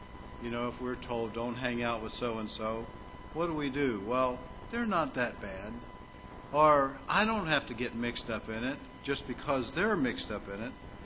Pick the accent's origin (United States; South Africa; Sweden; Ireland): United States; Pittsburgh, Pennsylvania; And one time, I grew up in Pittsburgh.